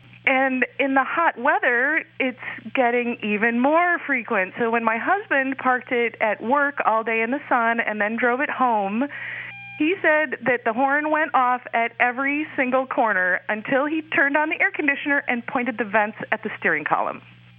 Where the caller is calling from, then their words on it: Lake Halley, Wisconsin, United States; I'm calling from Lake Halley, Wisconsin.